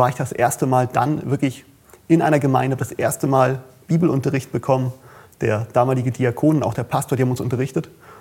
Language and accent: German; Hamburg, Germany; ich komme aus Hamburg und man ging da zur evangelischen Kirche.